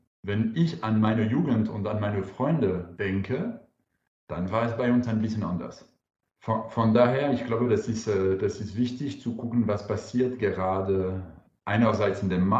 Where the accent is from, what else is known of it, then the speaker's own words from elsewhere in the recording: France; German is a second language; now in Karlsruhe, Germany; ich bin Franzose. Ich bin 44 Jahre alt und ich wohne in Baden-Württemberg in Karlsruhe.